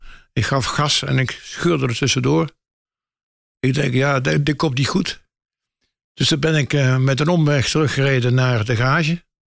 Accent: Hulst, Zeeland, Netherlands; Wij komen van Zeevlaanderen, van Hulst.

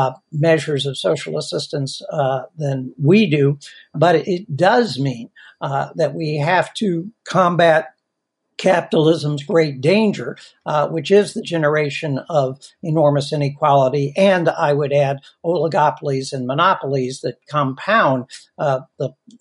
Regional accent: Springfield, Illinois, United States; also born or lived in South Carolina; Yes, I was born in South Carolina, but my family, a few months after I was born, moved to Springfield, Illinois, the adult hometown of Abraham Lincoln. And I grew up there

